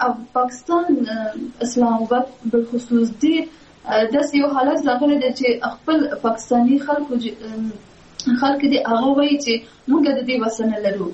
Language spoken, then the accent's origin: Pashto; Afghanistan; now in Islamabad, Pakistan; هغه وګوري زه افغان یم، هغه 1500 ما باندې خرڅوي.